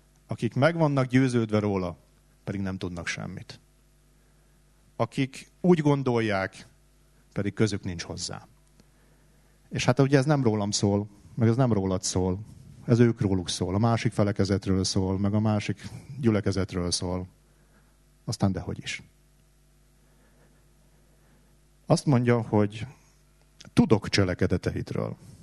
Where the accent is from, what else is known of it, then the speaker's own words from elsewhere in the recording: Tatabánya, Komárom-Esztergom, Hungary; Én egy olyan helyen nőttem fel, Tatabányán, ahol sok jót azért talán nem lehet elmondani